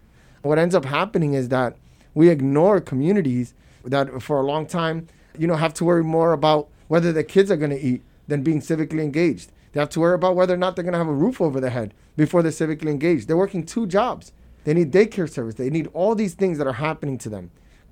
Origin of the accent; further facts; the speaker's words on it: Brooklyn, New York, United States; So, look, Brooklyn, I was born and raised in Brooklyn, born in Cumberland Hospital, went to the public schools here.